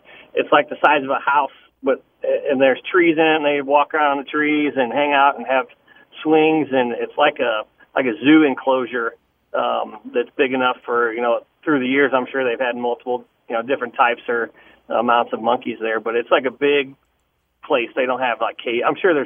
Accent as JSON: {"language": "English", "town": "Festus", "region": "Missouri", "country": "United States", "tie": "born or raised there", "lives_now": "Kansas City, United States", "said": "Hey, I grew up in Festus, Missouri, and I've been to that monkey reserve whenever I was a kid."}